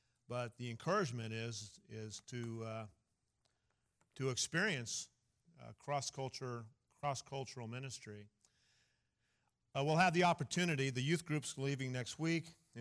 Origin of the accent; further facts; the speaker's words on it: Bakersfield, California, United States; also born or lived in Ukiah; I remember as a kid, I was born in Ukiah, moved to Bakersfield